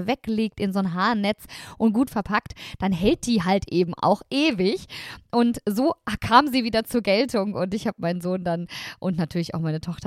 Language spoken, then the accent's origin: German; Hattingen, North Rhine-Westphalia, Germany; ich komme ja aus dem Ruhrgebiet, genauer gesagt aus Hattingen, aus der Nähe von Essen. Und das ist natürlich eine Karnevalshochburg.